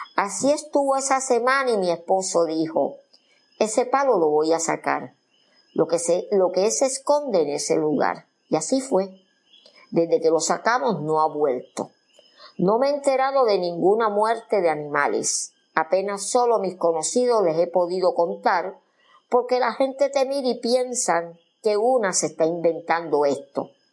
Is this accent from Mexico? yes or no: no; Ponce, Puerto Rico; Soy de Ponce.